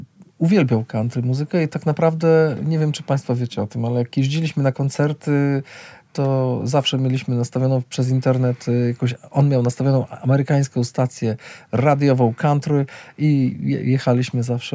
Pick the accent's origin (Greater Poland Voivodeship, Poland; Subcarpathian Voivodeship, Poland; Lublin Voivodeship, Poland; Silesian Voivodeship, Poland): Lublin Voivodeship, Poland; Chełm; No ja jestem rodzynek z Chełma, ale to jest, jak to my mówimy, rzut beretem.